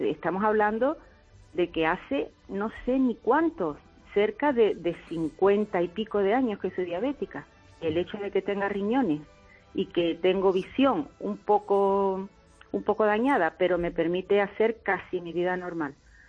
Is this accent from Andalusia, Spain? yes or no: yes; Écija, Andalusia, Spain; Soy de Écija, pero mi trabajo la he desarrollado en Sevilla.